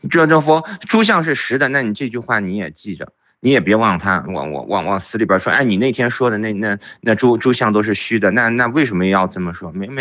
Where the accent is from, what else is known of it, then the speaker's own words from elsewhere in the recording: Kunming, Yunnan, China; also born or lived in United States; 我们昆明，我昆明人